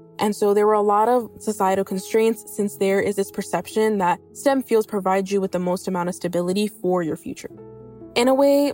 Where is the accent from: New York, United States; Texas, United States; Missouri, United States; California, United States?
New York, United States; I am Bangladeshi, but I was born and raised in New York.